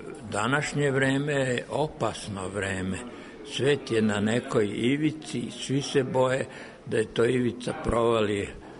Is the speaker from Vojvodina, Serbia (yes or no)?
yes; Mokrin, Vojvodina, Serbia; To je za mene zemljačka nagrada, ja sam iz Banata. Moje selo Mokrin je pripadalo